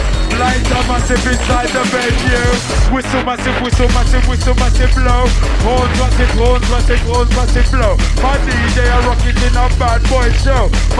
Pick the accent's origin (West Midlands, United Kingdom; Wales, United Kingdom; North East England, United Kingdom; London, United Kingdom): London, United Kingdom; We're from London, yeah? It's the melting pot of the world, yeah?